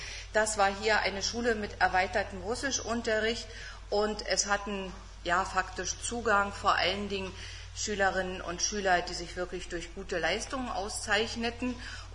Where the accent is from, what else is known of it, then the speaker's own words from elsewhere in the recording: Halle, Saxony-Anhalt, Germany; born there; zwar bin ich 1954 in Halle geboren.